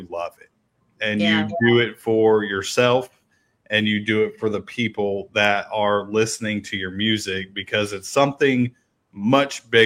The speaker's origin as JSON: {"language": "English", "region": "Oklahoma", "country": "United States", "tie": "born there", "said": "because I was born in Oklahoma."}